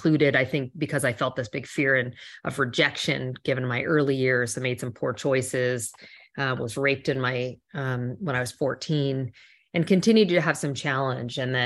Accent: Ottawa, Ontario, Canada; born there; Your listeners might detect the faintest bit of an accent. I'm originally from Canada, and so I was born in Ottawa, which is the nation's capital, actually.

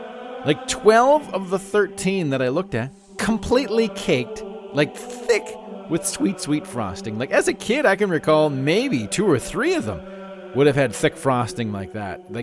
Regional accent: Calgary, Alberta, Canada; You know, I grew up in Calgary. It's like the C train.

